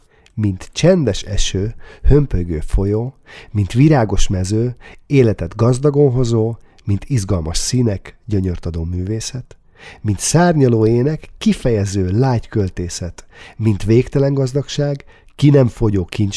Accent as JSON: {"language": "Hungarian", "town": "Balassagyarmat", "region": "Nógrád", "country": "Hungary", "tie": "born or raised there", "said": "Osztálytalálkozón voltam otthon Balassagyarmaton, méghozzá az általános iskolain."}